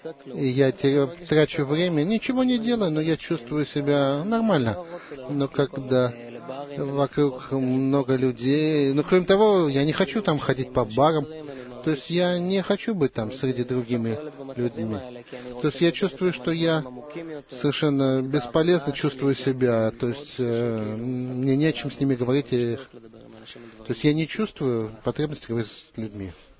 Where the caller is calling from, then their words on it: Toronto, Ontario, Canada; я из Торонто.